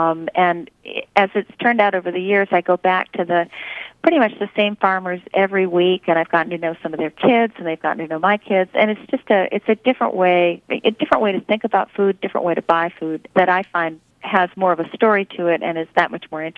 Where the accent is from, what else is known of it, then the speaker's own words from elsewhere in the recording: New Jersey, United States; I grew up in New Jersey, and I remember going to farm stands with my grandmother when I was a young girl